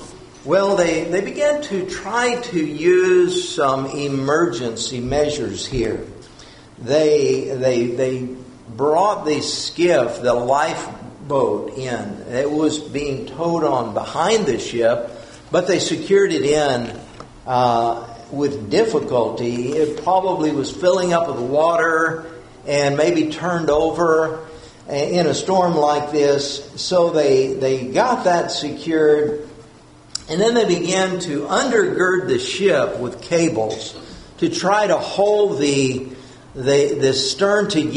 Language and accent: English; Texas, United States; I think about when I was growing up in West Texas, we had what they would call the northern winds that would blow.